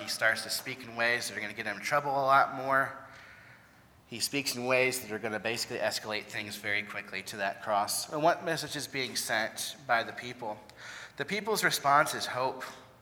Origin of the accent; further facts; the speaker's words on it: Peoria, Illinois, United States; I grew up in Peoria, and in fact, the area I was born in was a pretty bad area. So my parents didn't stay there real long